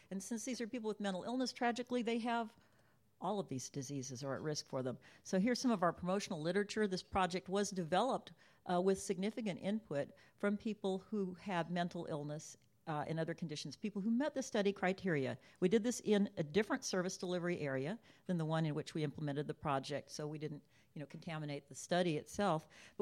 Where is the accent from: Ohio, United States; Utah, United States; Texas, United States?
Texas, United States; and yes, I'm from Texas.